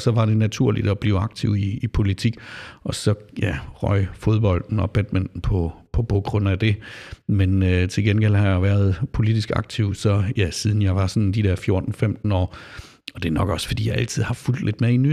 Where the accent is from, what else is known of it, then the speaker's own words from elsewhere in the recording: Flensburg, Schleswig-Holstein, Germany; jeg er opvokset i Flensburg Weiche i Sporskifte